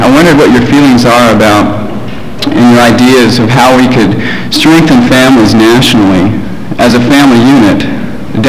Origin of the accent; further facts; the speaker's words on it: Columbia Falls, Montana, United States; now in La Crosse, United States; I'm from Columbia Falls, Montana, but presently I'm serving as a missionary in La Crosse for the Church of Jesus Christ of Latter-day Saints, or the Mormon Church.